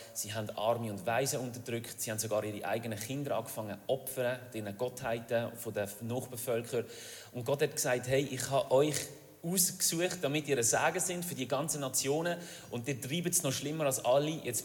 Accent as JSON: {"language": "German", "town": "Lausen", "region": "Basel-Landschaft", "country": "Switzerland", "tie": "born or raised there", "lives_now": "Pratteln, Switzerland", "said": "Ich bin in Lausen aufgewachsen und dann habe ich immer gedacht, nein, auf Bratteli. Und jetzt wohne ich in Bratteli"}